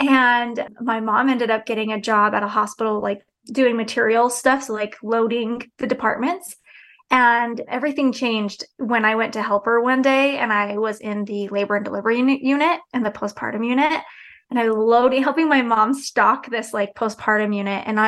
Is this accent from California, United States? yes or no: no; Salt Lake City, Utah, United States; Yeah, so born and raised in Salt Lake City, Utah. Super boring, never left. Just have stayed here my whole life.